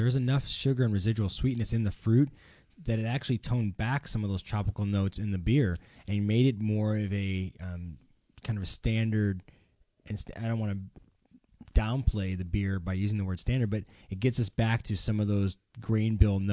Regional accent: Midwest, United States; You know, I grew up in the Midwest and we have some strawberry fields out there

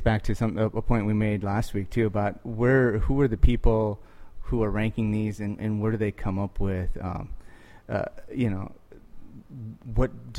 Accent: South Dakota, United States; I grew up in South Dakota

